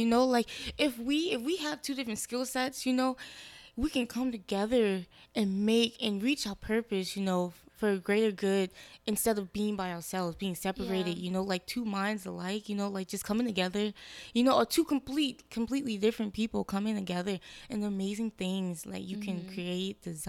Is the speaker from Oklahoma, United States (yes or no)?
no; New Orleans, Louisiana, United States; See, I'm from New Orleans, so, like, I'm used to it.